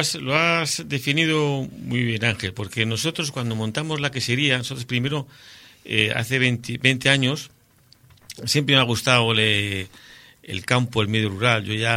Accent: Colindres, Cantabria, Spain; mi infancia fue en Colindres. Yo hasta los 14 años... yo nací en Valdecilla, porque en aquellos años se nacía en Valdecilla. Uh-huh. Y ya vine a Colindres, yo ya vivía en Colindres y estuve hasta los 14 años.

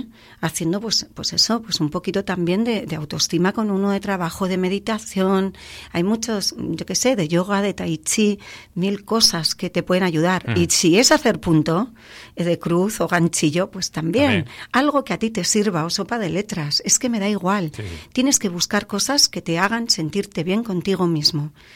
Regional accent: Limpias, Cantabria, Spain; empezar en mi pueblo de origen, en el Parador, en Limpias.

